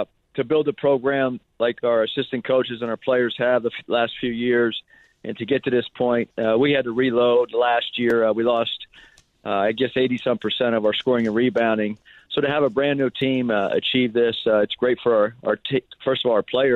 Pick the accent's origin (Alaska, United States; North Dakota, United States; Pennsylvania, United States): Pennsylvania, United States; I grew up in Pennsylvania, so the only thing I knew about the West Coast or USC with their football uniforms, the Cardinal and gold on every Saturday afternoon.